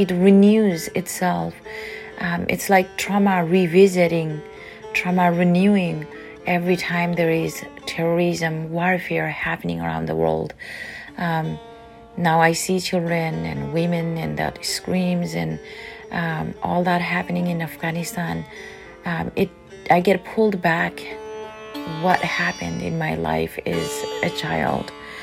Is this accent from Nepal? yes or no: yes; Nepal; moved away as an adult; now in Alberta, Canada; I come from Nepal. We had Nepalese civil war between 1994 to 2006. That wraps around my childhood between I was 9 years old until 21 years old.